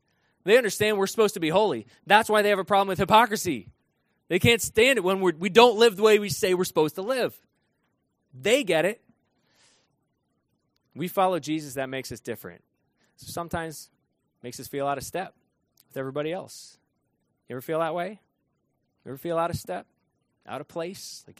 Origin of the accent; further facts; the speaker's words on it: Vermont, United States; That's kind of funny to me because I grew up in Vermont